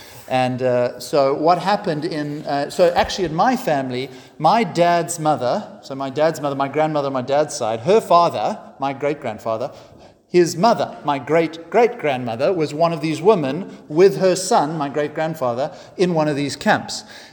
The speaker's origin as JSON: {"language": "English", "country": "South Africa", "said": "camps approached one of our very famous presidents, a president called Jan Smuts, who was very famous as a South African leader"}